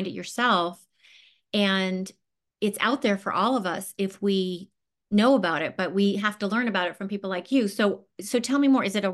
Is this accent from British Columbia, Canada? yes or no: yes; Vancouver, British Columbia, Canada; I'm from Vancouver as well